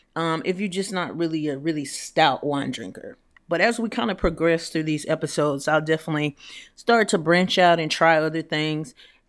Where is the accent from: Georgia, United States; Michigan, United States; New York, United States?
Georgia, United States; Atlanta; Like I said, I am from Atlanta, Georgia